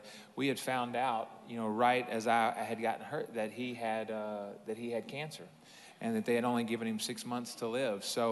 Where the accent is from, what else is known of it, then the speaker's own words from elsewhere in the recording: Houston, Texas, United States; And I took a contract, you know, from Houston to come home. It was my hometown.